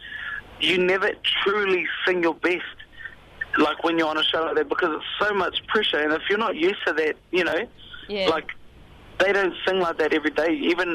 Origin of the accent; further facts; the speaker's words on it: New Zealand; also born or lived in Melbourne; I'm a New Zealand, I'm a Kiwi Aussie. So, you know, I've got both my passports, I'm a dual citizen. I was born in Melbourne, but, you know, brought up in New Zealand.